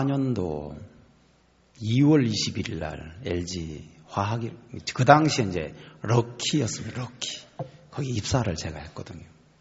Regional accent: Cheongju, North Chungcheong, South Korea; 저도 청주 사람이고 그 소대장도 청주 사람이에요

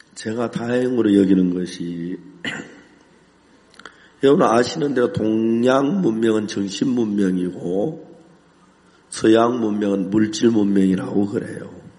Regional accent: Seonsan, North Gyeongsang, South Korea; 소설을 살 만한 돈이 없으니까 선산 우리 고향 바다는 조그만 빤한데 어떤 집에 책이 있다는 이야기 때문에 달려가서 빌려가지고 밤새워 읽고 돌려주고 그랬어요.

